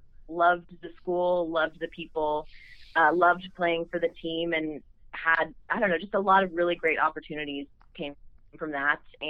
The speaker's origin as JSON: {"language": "English", "region": "Florida", "country": "United States", "tie": "born or raised there", "said": "growing up in South Florida for at least part of the year"}